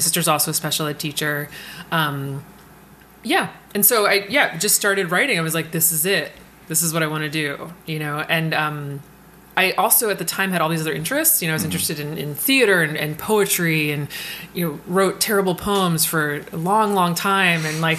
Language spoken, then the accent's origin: English; Lansdale, Pennsylvania, United States; Outside of Philadelphia, suburbs, a town called Lansdale